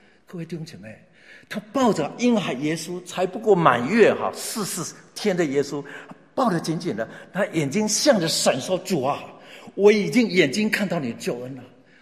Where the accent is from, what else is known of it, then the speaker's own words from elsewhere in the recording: Ershui, Changhua County, Taiwan; 我老家在彰化二水。